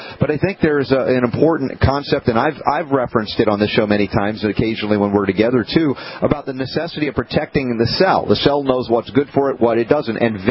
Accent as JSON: {"language": "English", "town": "Stone Mountain", "region": "Georgia", "country": "United States", "tie": "born or raised there", "said": "where I grew up many years in Stone Mountain, Georgia"}